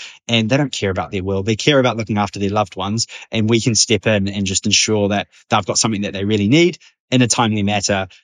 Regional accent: New Zealand; now in England, United Kingdom; I'm a New Zealander living in England. So I would say my funeral is something that reminds me the most of home

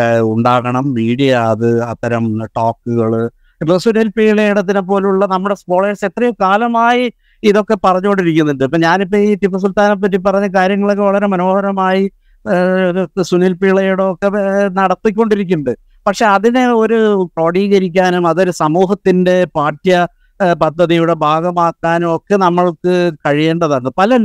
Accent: Kerala, India; അതുകൊണ്ട് സുരേന്ദ്രൻ്റെ പേരിട്ടാലും ഒരു വയനാട്ടുകാരൻ എന്ന നിലയിൽ ഞാൻ തൃപ്തനായിരിക്കും.

